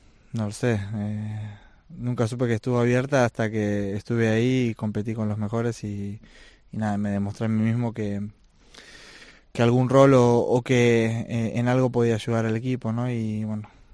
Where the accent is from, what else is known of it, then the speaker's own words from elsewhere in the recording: Argentina; creo que nosotros como argentinos tenemos que saber que hay que trabajar muchísimo, ¿no? Y más en nosotros los argentinos no es tan fácil